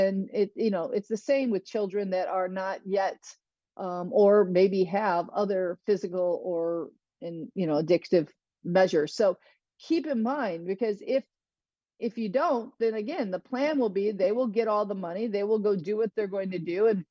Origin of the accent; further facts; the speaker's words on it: Australia; I'm Australian. Obviously, I like dark roast.